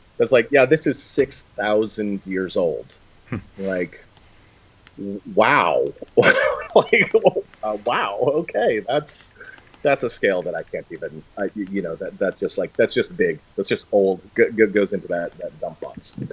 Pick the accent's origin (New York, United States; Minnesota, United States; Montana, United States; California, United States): Montana, United States; Whitefish; the sense of history here is a little bit different scale than what I grew up with in Whitefish, Montana.